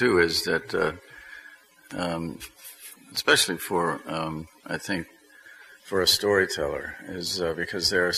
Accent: the South, United States; And we're from the South, so our IQ goes down 10 points with anybody we're talking to from New England.

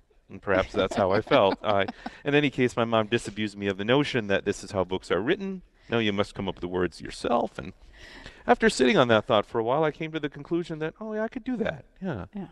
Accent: Midwest, United States; now in Hollywood, United States; I woke up every morning thinking about the Midwest and unlocking some of the puzzles that my upbringing created for me.

